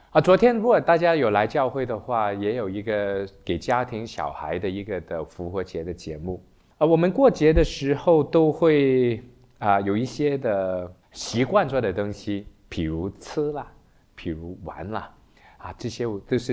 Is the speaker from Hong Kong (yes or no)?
yes; Hong Kong; first language Cantonese; Chinese is a second language; 当然我是 made in Hong Kong，我在香港出生长大，但是我从小的时候，理论上我第一个语言啊，我不是说我第一语言哈，我是说第一个语言是粤语